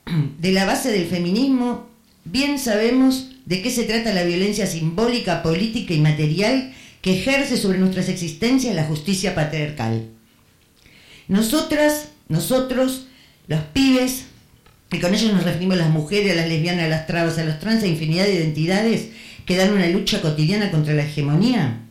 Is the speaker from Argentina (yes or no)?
yes; Argentina; Una de las cosas que creo que nos salva, no solo como argentinos, que es que nos podemos reír rápidamente